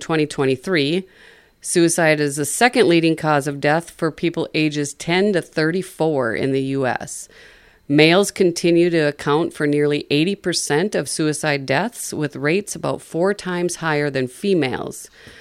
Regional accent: Dawson, Minnesota, United States; I grew up in Dawson, graduated from Dawson Boyd

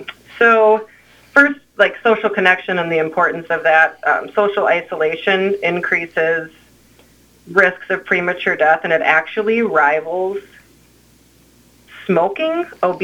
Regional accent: Montevideo, Minnesota, United States; I am actually born and raised in Montevideo. I did my undergrad education at Carroll College in Waukesha, Wisconsin, and came back to the area

